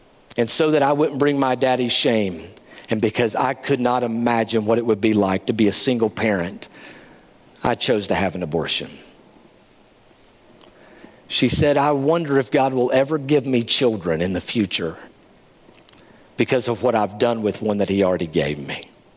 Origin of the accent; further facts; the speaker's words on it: Tennessee, United States; Something like I'd never seen before, and hey, I grew up in East Tennessee.